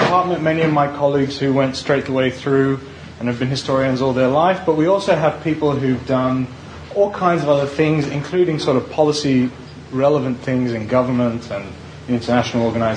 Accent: Iran; also born or lived in Australia / United States; now in United Kingdom; So I'm from Iran. I lived in Australia, in the US, and now in the UK, and I never intended to be a historian.

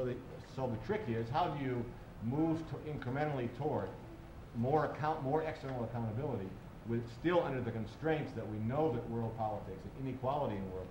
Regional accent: United States; It doesn't bother me at all as an American that people who don't share common values oppose us.

